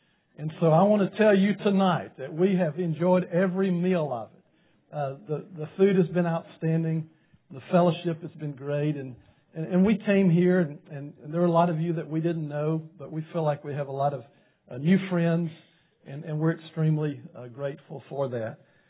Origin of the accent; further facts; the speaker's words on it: Alabama, United States; It's always good to come back to Alabama. I grew up in Alabama